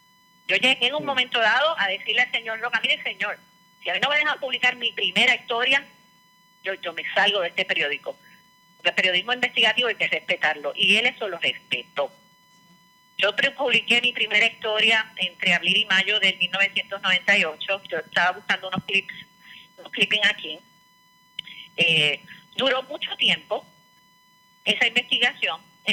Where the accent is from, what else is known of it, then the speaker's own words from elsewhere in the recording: Puerto Rico; porque soy puertorriqueño